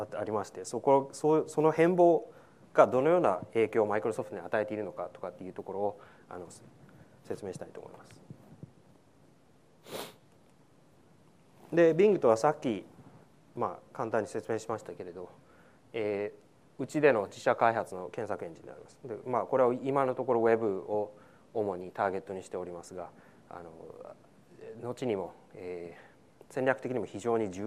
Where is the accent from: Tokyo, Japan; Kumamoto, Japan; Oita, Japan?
Tokyo, Japan; born there; first language en; Japanese is a second language; also born or lived in United States; 僕は東京生まれなんですけれど、米国で半生以上過ごしたので、母国語となると英語になってしまうんですけれど